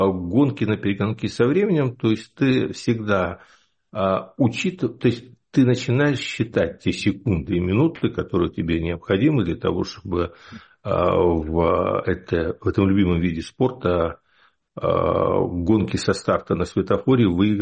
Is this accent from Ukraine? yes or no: yes; Kyiv, Ukraine